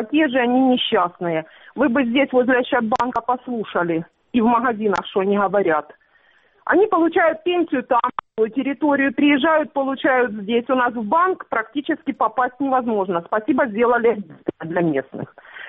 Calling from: Stanytsia Luhanska, Luhansk Oblast, Ukraine; Здравствуйте, я со станицы Луганской.

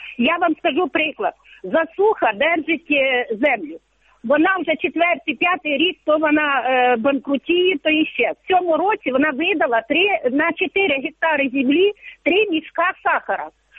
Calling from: Vinnytsia Oblast, Ukraine; Моя думка, я з Вінницької області.

